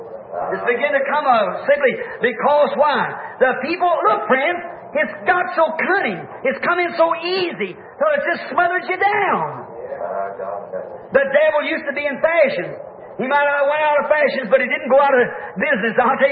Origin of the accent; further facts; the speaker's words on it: United States; I'm American, certainly.